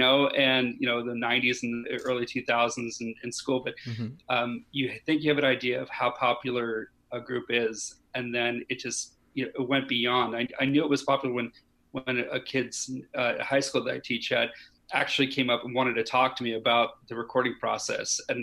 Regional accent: Northern Ireland, United Kingdom; now in California, United States; I came to California from Northern Ireland in 1982.

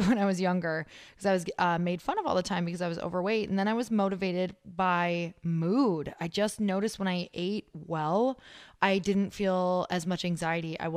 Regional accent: Midwest, United States; I come from the Midwest

